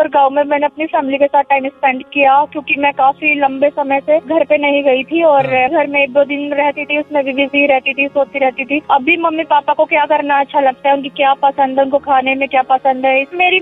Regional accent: Bijnor, Uttar Pradesh, India; और मैं बिजनौर की रहने वाली हूँ। सिरोज हैंगआउट लखनऊ में काम करती हूँ।

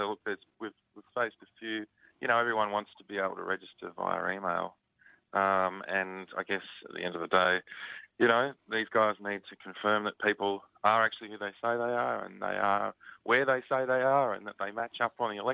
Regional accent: Frankston, Victoria, Australia; I grew up in Frankston and, look, it's a lot better now these days

